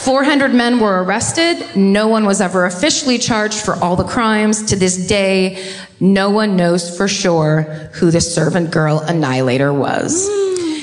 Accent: California, United States; Sorry, I'm from California.

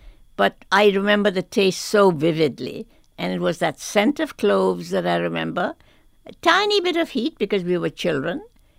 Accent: India; growing up in India, I grew up certainly when it was British. It was a British colony, and I grew up in schools that were part British.

